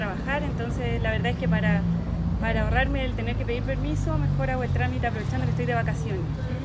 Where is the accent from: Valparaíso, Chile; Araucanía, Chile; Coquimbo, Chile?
Valparaíso, Chile; Quilpué; yo soy de acá de Quilpué